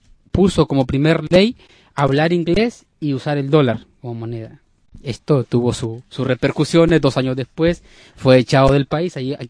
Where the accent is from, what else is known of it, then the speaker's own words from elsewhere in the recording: Nicaragua; yo soy nicaragüense y pues vengo de un pueblo que pues sabe luchar, sabe salir adelante, sabe mantener esa dignidad que le caracteriza